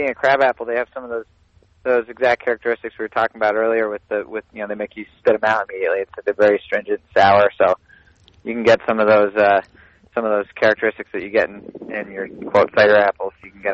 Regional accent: United States; growing up in Columbia County, surrounded by, in my opinion, one of the best apple crops in the entire world.

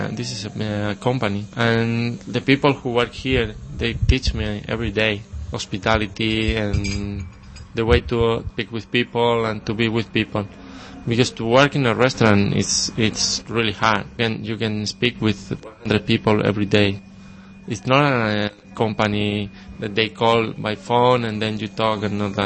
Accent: Pamplona, Navarre, Spain; English is a second language; I'm from the north. I was born in Pamplona

